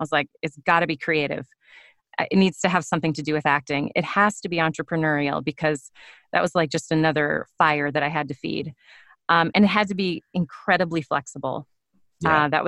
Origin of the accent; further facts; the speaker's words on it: Minnesota, United States; I grew up in Minnesota, and in high school I did just loads and loads of theater.